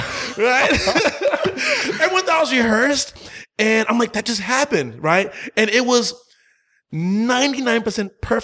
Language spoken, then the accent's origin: English; St. Croix, U.S. Virgin Islands; born there; Well, I was born in the Virgin Islands, uh-huh. in St. Croix, right?